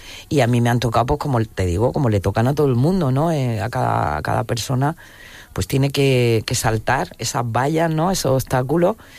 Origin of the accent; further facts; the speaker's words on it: Andalusia, Spain; Digo, no, a ver, soy andaluza, pero no tengo por qué cantar flamenco.